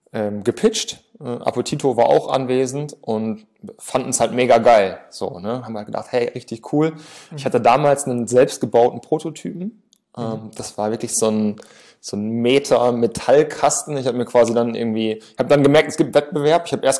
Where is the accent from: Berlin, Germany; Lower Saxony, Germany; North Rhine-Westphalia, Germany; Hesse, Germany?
Lower Saxony, Germany; Osnabrück; born or raised there